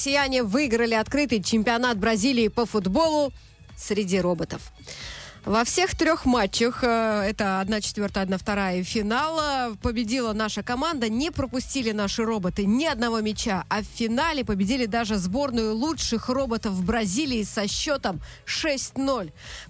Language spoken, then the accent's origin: Russian; Istaravshan, Sughd, Tajikistan; Да я что ли помню, что там написано? Из Таравшан.